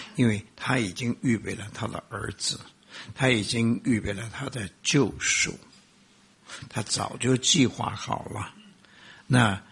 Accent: China; 我们中国人说行善就是修桥补路，救济穷人，是吧？

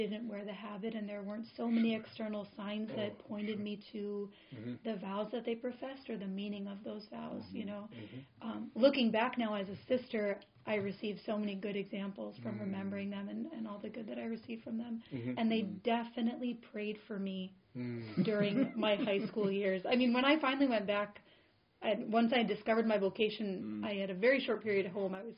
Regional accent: Massachusetts, United States; I grew up in Massachusetts, which I mean, Western Mass, so it wasn't like a big city

